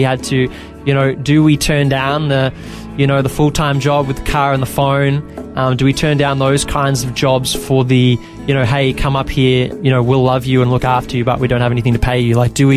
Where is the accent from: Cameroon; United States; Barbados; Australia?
Australia; Bendigo, Victoria; born or raised there; also born or lived in Maryborough